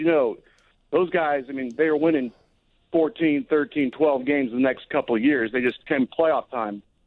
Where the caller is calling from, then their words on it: Houston, Texas, United States; I'm calling from Houston, Texas, and I am suffocating with all the Astro fans giddy about their performance